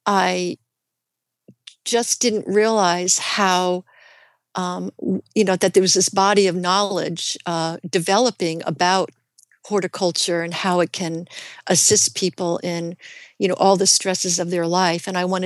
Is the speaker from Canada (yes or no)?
no; Portland, Oregon, United States; Good Samaritan Hospital in Portland, Oregon. Now, what are the chances that what I needed was right in my hometown?